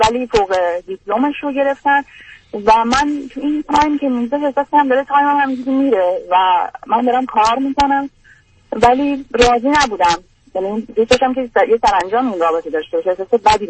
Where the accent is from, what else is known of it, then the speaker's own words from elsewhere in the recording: Iran; moved away; وقتی من از ایران رفتم